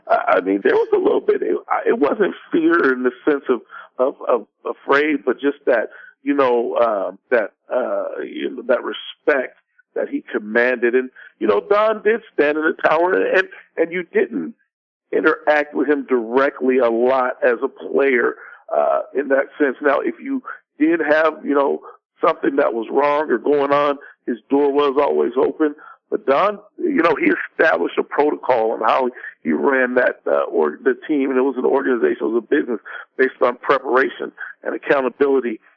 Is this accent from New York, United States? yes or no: no; Seattle, Washington, United States; And as a kid growing up in Seattle, of course, I knew about the University of Washington.